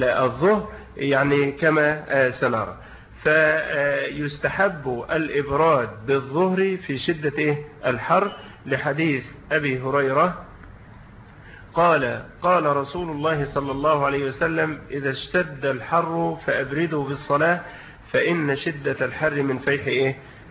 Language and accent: Arabic; Egypt; طبعا احنا عندنا في مصر مهما يعني الشمس تزيد فالامر ايه؟ محتمل واعتاده الايه؟ الناس. وبيبقى الصيف عندنا ربيع بالنسبة لايه؟ لدول اخرى تتعدى وتتخطى فيها درجات الحرارة 47 و48